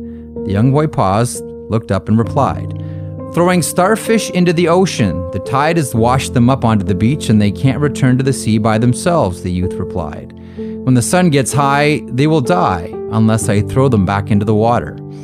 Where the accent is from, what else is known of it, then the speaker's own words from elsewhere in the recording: Canada; Even though I'm Canadian, most of my family lives stateside.